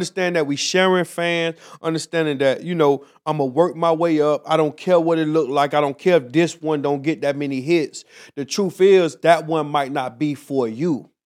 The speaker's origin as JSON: {"language": "English", "town": "Miami", "region": "Florida", "country": "United States", "said": "Miami, Florida."}